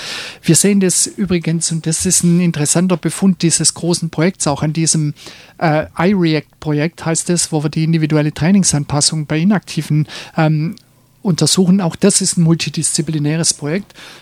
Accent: Baden-Württemberg, Germany; Also ich denke, für mich ist das als Schwabe einigermaßen Synonym, Spaß und Freude.

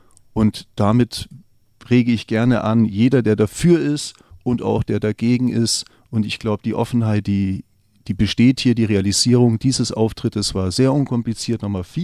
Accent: Bavaria, Germany; Ich bin ja eigentlich Bayer, das hört man jetzt heute auch nicht unbedingt

